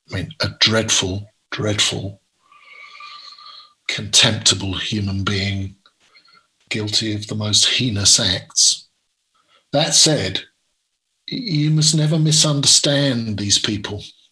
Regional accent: United Kingdom; moved away as an adult; now in United States; Well, I first came to the United States when I was 18 years old. And it's not my home country. I'm British

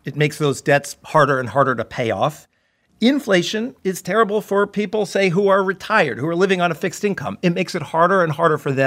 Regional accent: San Diego, California, United States; San Diego, the suburbs of San Diego. And, you know, the thing people always say when I tell them I'm from San Diego is, oh, right, San Diego, perfect weather.

